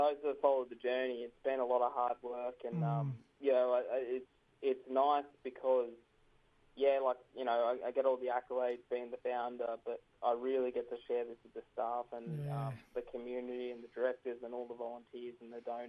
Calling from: Port Macquarie, New South Wales, Australia

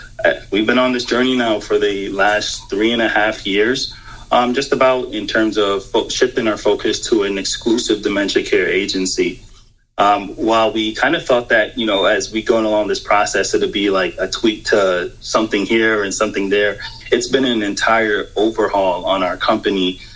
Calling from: Connecticut, United States; I am checking in from Connecticut.

